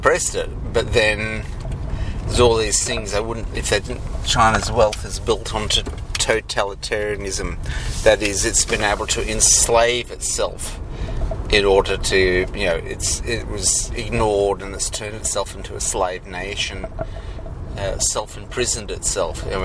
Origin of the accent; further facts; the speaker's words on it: Australia; Do I have pride about being an Australian? Not really.